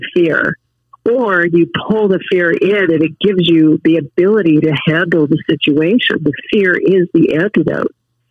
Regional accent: Albuquerque, New Mexico, United States; And I'm from Albuquerque, so it's all desert. You know, this is a really new world for me.

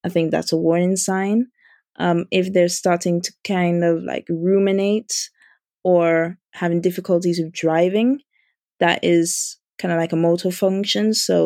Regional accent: Dominica; But yeah, I grew up in Dominica.

